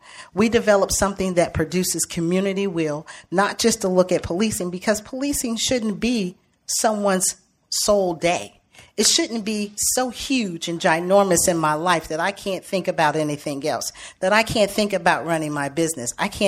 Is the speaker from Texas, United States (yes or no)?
no; Cincinnati, Ohio, United States; I'm from Cincinnati, Ohio.